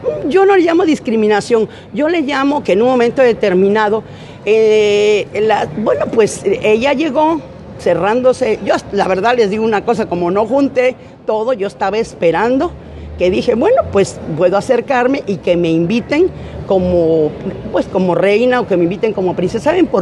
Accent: Veracruz, Mexico; soy veracruzana y aunque tenga que votear lo haré

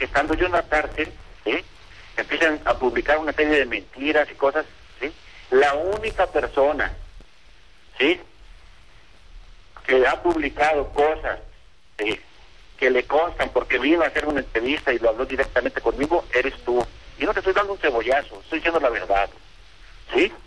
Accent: Mexico; para que vean que atrás de mí hay mi nacionalidad, que soy mexicano

